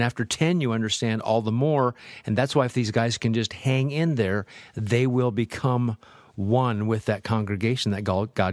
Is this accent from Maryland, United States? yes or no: no; Nebraska, United States; moved away; also born or lived in California; I'm from Nebraska, then moved to California, and then 22 years ago moved here.